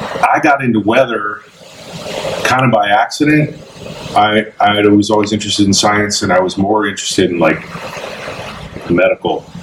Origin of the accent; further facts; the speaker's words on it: Chicago, Illinois, United States; I had just moved to Central Florida from up north. I was originally from the Chicago area.